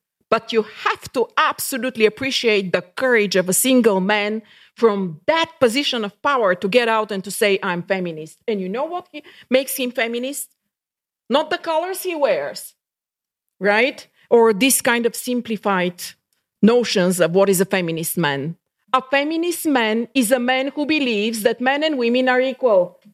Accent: Bulgaria; English is a second language; I come from an outspoken culture, and culturally I'm from Bulgaria, from the Balkans. We engage with each other in a very direct way.

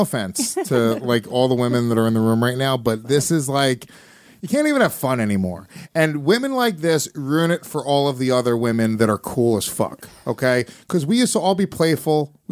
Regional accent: New York, United States; But what you would hear as a New Yorker, this is right before social media really popped

